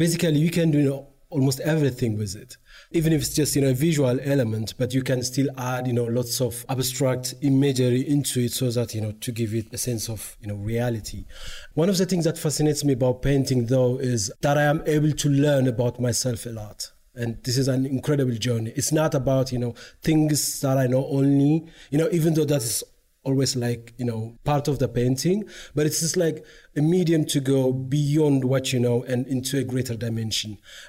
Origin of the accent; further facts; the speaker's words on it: Ethiopia; English is a second language; I'm from Ethiopia.